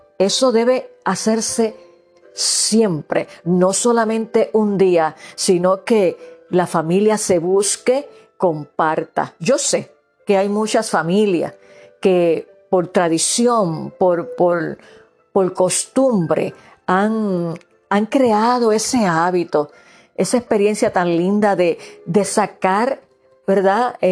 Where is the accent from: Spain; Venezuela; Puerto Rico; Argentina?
Puerto Rico; now in United States; Bueno, por lo menos yo que vengo de Puerto Rico, no perdemos tiempo